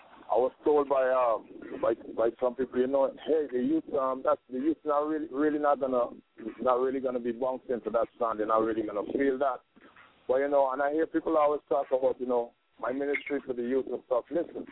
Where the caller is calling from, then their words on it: Brooklyn, New York, United States; I live in New York. Right now I'm in Brooklyn. Making a few rounds on the street, so I'm calling from Brooklyn, the Commonwealth of Brooklyn.